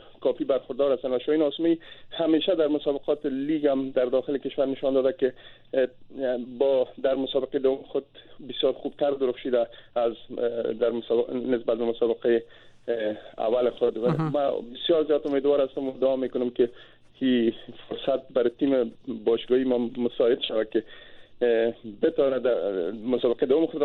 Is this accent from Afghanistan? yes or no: no; Tajikistan; بله، من از تاجیکستان هستم